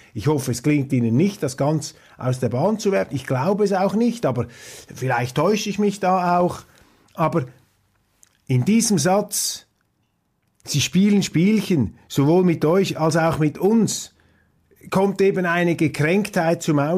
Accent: Switzerland; Auf der anderen Seite muss ich jetzt aus Schweizer Sicht hinzufügen, als Schweizer

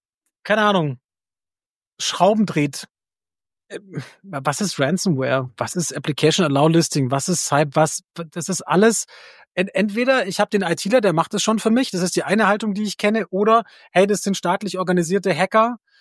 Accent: Baden-Württemberg, Germany; Ich bin stolzer Schwabe in Baden-Württemberg

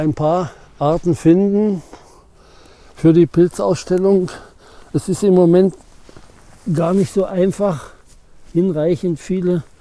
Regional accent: Germany; now in Brandenburg, Germany; in meiner alten Heimat im Harzvorland.

